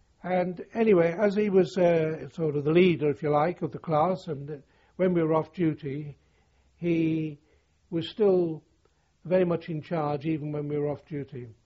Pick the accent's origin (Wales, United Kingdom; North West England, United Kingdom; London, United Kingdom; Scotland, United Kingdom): North West England, United Kingdom; Liverpool; similar to the people from my hometown, Liverpool.